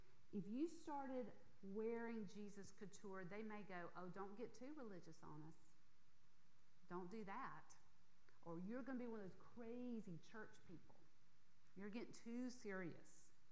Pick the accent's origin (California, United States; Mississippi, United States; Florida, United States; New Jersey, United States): Mississippi, United States; Yazoo City; Look, I grew up in Yazoo City. There is a culture that I bring with me I love.